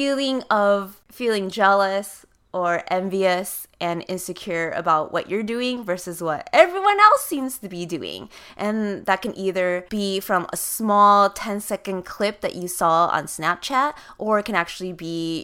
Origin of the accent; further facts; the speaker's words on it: New York, United States; I am a New Yorker and you're coming into yes. my city?